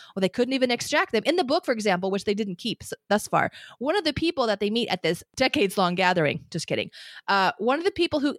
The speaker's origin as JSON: {"language": "English", "country": "United States", "tie": "born or raised there", "said": "especially as an American who was schooled here, right? Who was educated here."}